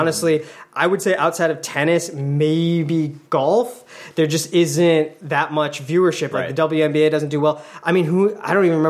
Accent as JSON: {"language": "English", "country": "United States", "said": "I mean, obviously being American, it's really cool to see a team you can get behind."}